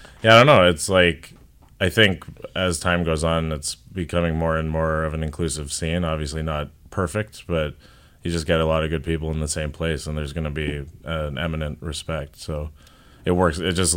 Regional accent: Canada; because they know we're Canadian and we're like, we invented the politeness.

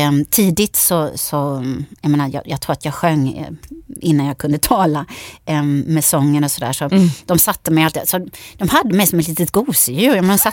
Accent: Karlskrona, Blekinge, Sweden; När jag var liten i Karlskrona och mamma och pappa hade bestämt att vi skulle gå

